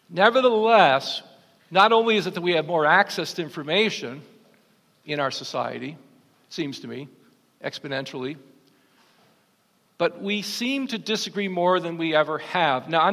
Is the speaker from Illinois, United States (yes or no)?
no; New York, United States; I grew up in the East Coast, grew up in upstate New York, grew up in an Italian family.